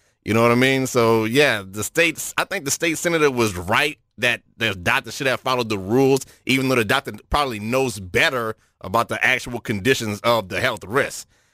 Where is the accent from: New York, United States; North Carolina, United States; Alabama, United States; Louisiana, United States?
Louisiana, United States; New Orleans; See, I'm from New Orleans.